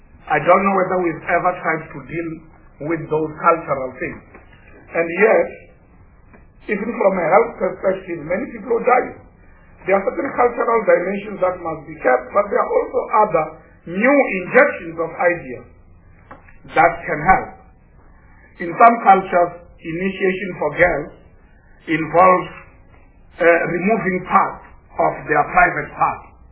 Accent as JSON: {"language": "English", "country": "South Africa", "first_language": "Venda", "second_language": "English", "said": "The Venda, my mother tongue, is not there. It's not there."}